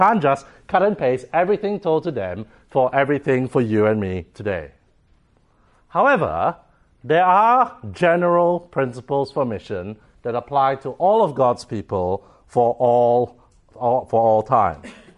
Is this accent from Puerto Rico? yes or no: no; Singapore; Every year, tens of thousands of Taoists in my home country of Singapore